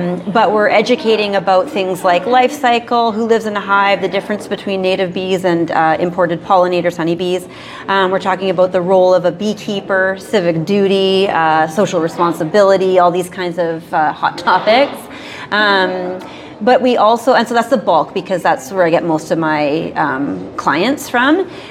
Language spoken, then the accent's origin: English; Canada; I am from Canada, so we have a shorter mating window.